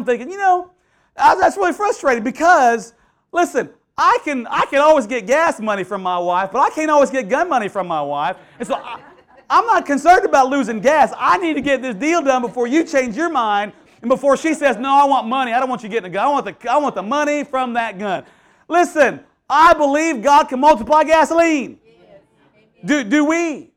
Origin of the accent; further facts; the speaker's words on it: Houston, Texas, United States; when I was a kid growing up in Houston, I had to memorize a big chapter every month